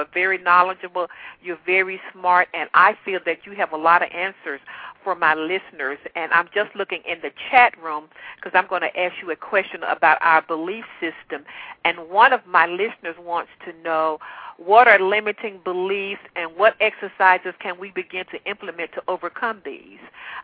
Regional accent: the South, United States; accent: southern; that's my little southern accent there, Lee, I had to throw

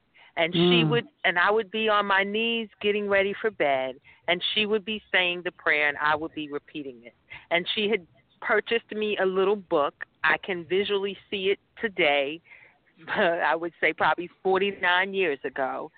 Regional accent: New York City, New York, United States; but he lived in North Carolina, and I grew up in New York City, so I didn't really get to see him a lot.

